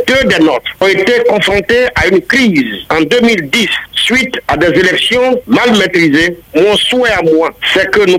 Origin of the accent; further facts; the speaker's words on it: Côte d’Ivoire; Je suis ivoirien, je me situe nulle part.